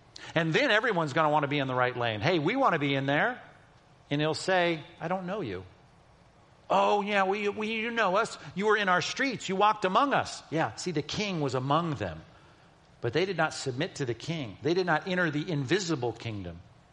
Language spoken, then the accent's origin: English; California, United States; I was going, dude. I was from California.